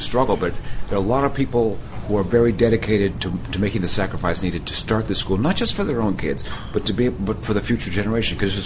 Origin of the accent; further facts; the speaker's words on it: Corpus Christi, Texas, United States; there was no Catholic school nearby where I grew up in Corpus Christi.